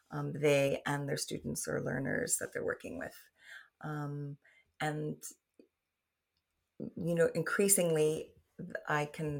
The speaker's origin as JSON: {"language": "English", "town": "New York City", "region": "New York", "country": "United States", "lives_now": "Ireland", "said": "And, you know, I'm originally from New York City, so I always carry my New York City with me as well."}